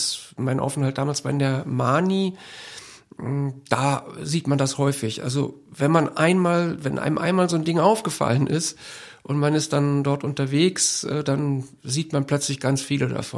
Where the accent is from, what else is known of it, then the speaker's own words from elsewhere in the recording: Oberwinter, Rhineland-Palatinate, Germany; Ich komme aus Köln beziehungsweise aus Oberwinter. Ich arbeite in Köln.